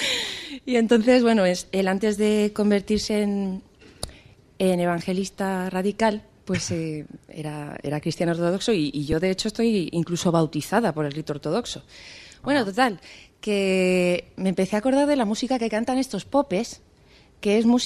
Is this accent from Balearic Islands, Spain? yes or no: yes; Balearic Islands, Spain; born there; soy mallorquina yo de nacimiento, de sangre andaluza también, uh-huh, pero he tirado también mucho por el lado macedonio. Mi padre, como sabéis, es de allí, es músico también, y por geografía le tocó ser cristiano ortodoxo